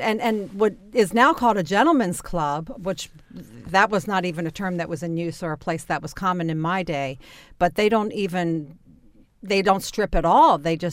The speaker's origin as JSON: {"language": "English", "town": "Catonsville", "region": "Maryland", "country": "United States", "tie": "born or raised there", "said": "being a kid from a broken home who was actually from the suburbs. I grew up in Catonsville."}